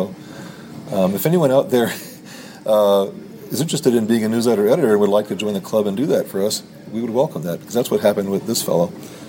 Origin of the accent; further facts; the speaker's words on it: St. Louis, Missouri, United States; now in Chicago, United States; But I did not actually own a computer of my own when I moved up here in 1980 from St. Louis, which is where I'm from.